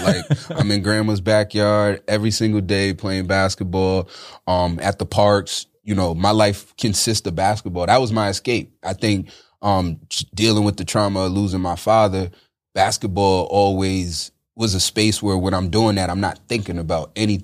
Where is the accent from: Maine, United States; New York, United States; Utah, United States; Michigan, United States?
New York, United States; Bronx; also born or lived in Manhattan; So I'm originally from the Bronx. I was in between the Bronx and Manhattan. My father's Manhattan. My mom was in the Bronx. Lived down there for about 9 years. Lived in Tracy Towers.